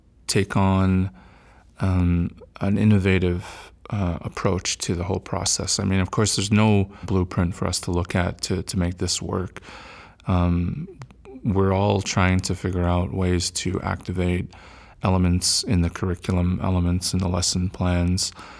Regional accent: Fort Macleod, Alberta, Canada; I grew up just south of here, right? I grew up near Fort McLeod, Alberta, on the Piikani Reserve, the community down there.

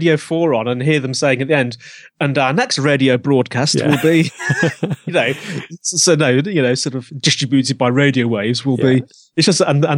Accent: Birmingham, West Midlands, United Kingdom; accent: Birmingham; now in Brighton, United Kingdom; Well, I live in Brighton, but I am a Brummie.

